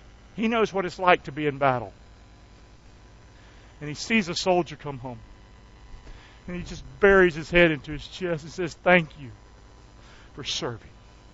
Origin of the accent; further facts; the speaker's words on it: the South, United States; don't be doing that with me. I'm from the South.